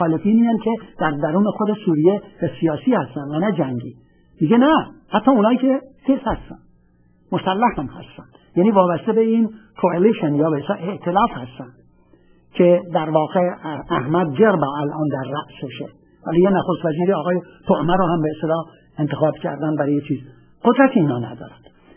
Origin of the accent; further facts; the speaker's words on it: Iran; به عنوان یه ایرانی اعتبار همه ما میره بالا